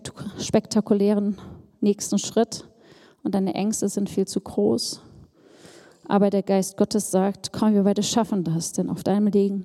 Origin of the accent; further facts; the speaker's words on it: Germany; Ich bin in der DDR groß geworden und mein Leben ging beim Denken von der Ostsee bis zur tschechischen Grenze, von der polnischen Grenze bis Thüringen.